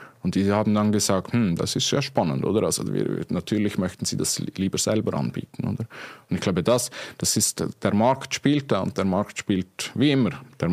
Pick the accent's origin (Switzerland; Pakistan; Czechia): Switzerland; was auch die Schweiz, und das ist ja meine Heimat, auch auszeichnet.